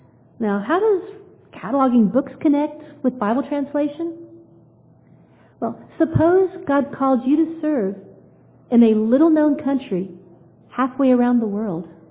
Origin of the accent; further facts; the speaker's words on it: Louisiana, United States; who happens to be from Louisiana, my home state.